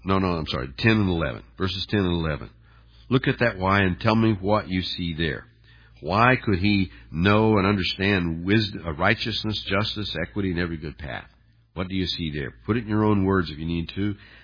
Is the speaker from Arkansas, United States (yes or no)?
yes; Harrison, Arkansas, United States; also born or lived in Independence, Missouri; When we moved from Independence, Missouri, down to Harrison, Arkansas, I went to school at a very, very small school. Well, the population of the town we moved to was 282 at its high point.